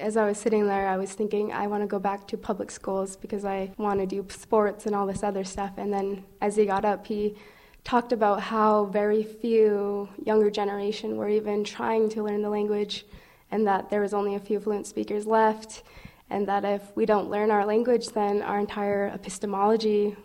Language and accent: English; Arlee, Montana, United States; I grew up in Arlee on the Flathead Reservation, and my mother worked as a Salish teacher at Nkusum a couple years ago